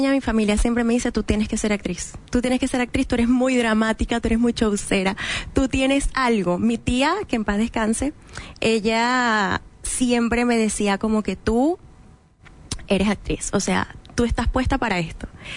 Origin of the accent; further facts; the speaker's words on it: Venezuela; Yo soy de Venezuela, entonces mi mamá siempre me quiso meter como en cosas teatrales, artísticas.